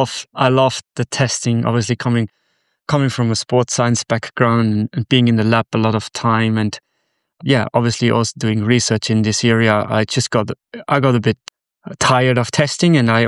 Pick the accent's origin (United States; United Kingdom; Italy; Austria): Austria; I'm from Austria, not Australia.